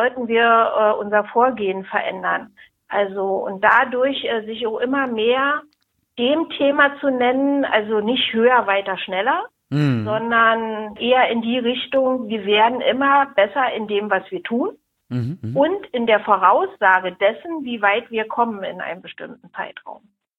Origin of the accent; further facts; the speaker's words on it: Berlin, Germany; bin Berlinerin mit Leib und Seele, was man unschwer erhören kann und erhören wird.